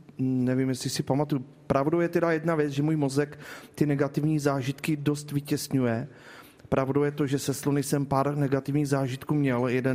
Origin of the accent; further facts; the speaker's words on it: Náchod, Hradec Králové Region, Czechia; já jsem vyrůstal v Náchodě